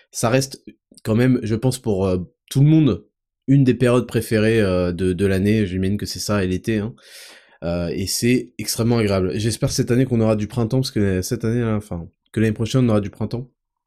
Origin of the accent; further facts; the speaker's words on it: Paris, Île-de-France, France; je vous donne mon point de vue en tant que Parisien.